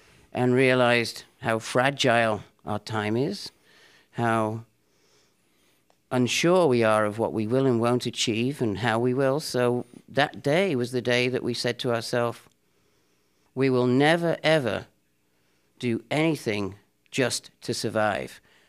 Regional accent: Manchester, North West England, United Kingdom; born there; I was born in Manchester, like … lots of other people, just after the war, 1950.

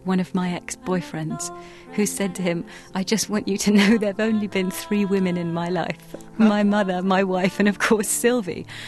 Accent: London, United Kingdom; for an English girl growing up in London

